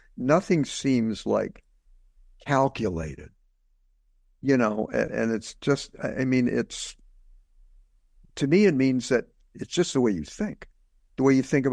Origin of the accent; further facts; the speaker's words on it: St. Louis, Missouri, United States; my early experience was with blues player because I grew up in St. Louis